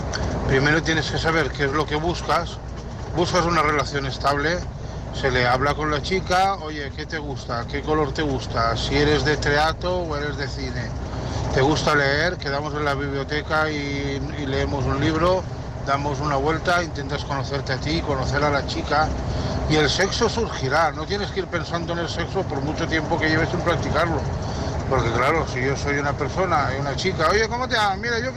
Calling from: Santa Pola, Valencian Community, Spain; de Santa Pola, trabajando en el camión, como siempre.

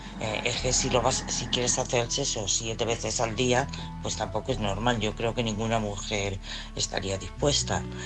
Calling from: Madrid, Community of Madrid, Spain; de Madrid

